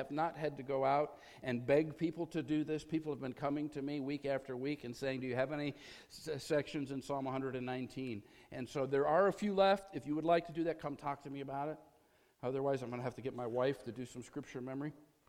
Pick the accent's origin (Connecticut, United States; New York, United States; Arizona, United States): New York, United States; because they had attended the little Baptist church that I grew up in Western New York